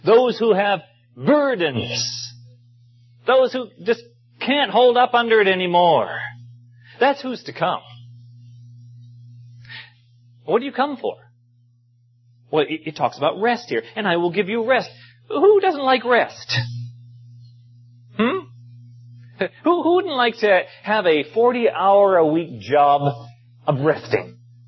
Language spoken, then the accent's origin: English; Durban, KwaZulu-Natal, South Africa; I grew up in South Africa on the coast of the Indian Ocean in Durban. Beautiful, 30 degrees south, a warm climate 9 months of the year. I spent my Saturdays out beyond the breakers swimming in the Indian Ocean.